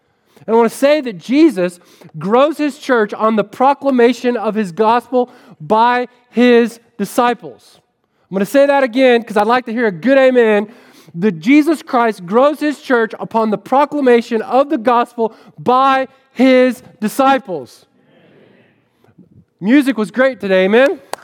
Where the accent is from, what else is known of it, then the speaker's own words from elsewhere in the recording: Florida, United States; also born or lived in Springfield; now in Chicago, United States; I spent 5 years in Springfield, and I thought I'd move to Chicago and be like, oh man, I'm from Florida, right?